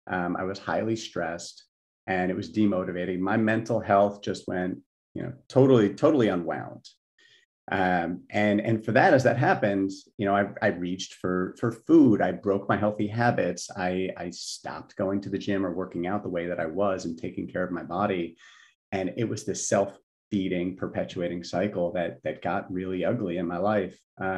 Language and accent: English; New Jersey, United States; You know, I grew up in New Jersey where amazing Italian food and Chinese food and bagels and pizza, you know, all of that was surrounding us.